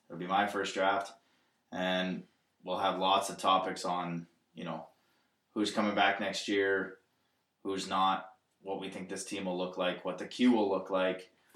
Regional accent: Calgary, Alberta, Canada; I came from Calgary, where there was media coverage everywhere.

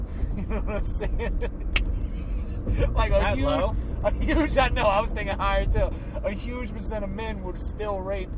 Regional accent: New Orleans, Louisiana, United States; of course, I'm from New Orleans. I've been seeing gay festivals since I was, like, 8.

